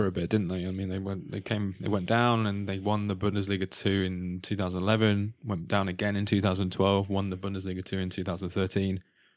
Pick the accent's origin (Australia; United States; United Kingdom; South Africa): United Kingdom; England; now in Germany; I mean, we're all from England, and we have a lot of friends back there